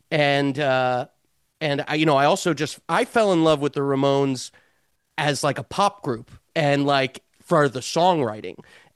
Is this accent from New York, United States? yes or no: yes; Westchester, New York, United States; I grew up in Westchester, which is like north of New York. If I were to call myself a New Yorker, I think I'd be like drawn and quartered.